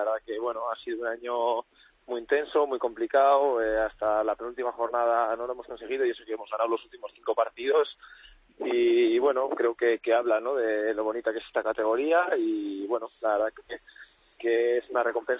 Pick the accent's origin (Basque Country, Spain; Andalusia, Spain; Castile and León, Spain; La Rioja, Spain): Basque Country, Spain; Vitoria; Bueno, al final soy de Vitoria, ¿no?